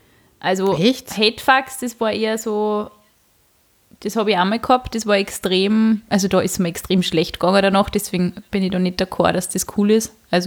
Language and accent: German; Vienna, Austria; Als Wienerin